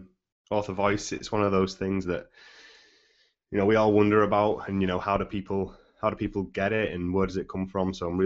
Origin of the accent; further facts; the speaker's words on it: United Kingdom; accent: British; I didn't know my British accent was coming across in my writing, but yeah.